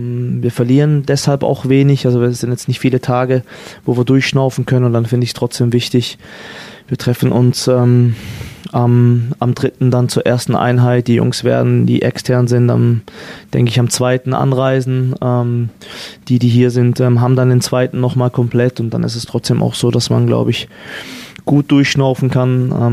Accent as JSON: {"language": "German", "country": "Switzerland", "said": "Es ist auch nicht so als Schweizer, dass man, obwohl die Schweiz sehr klein ist, aber es gibt dann auch sehr viele Skigebiete, dass man alles gesehen hat."}